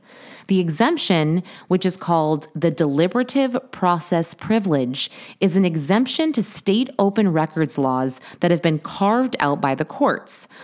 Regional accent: New Hampshire, United States; but my home state of New Hampshire, come on, live free or die.

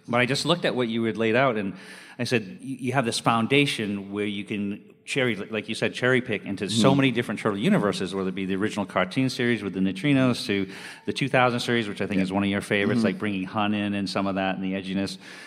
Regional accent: Maine, United States; Ben was a fellow Mainer. I'm originally from Maine.

